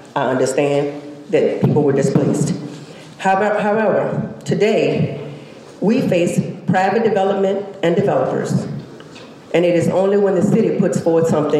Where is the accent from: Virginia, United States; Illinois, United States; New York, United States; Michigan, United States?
Virginia, United States; Richmond; I was born in Richmond, I was born at Richmond Memorial Hospital, lived on the north side on Fort Wayne Lane.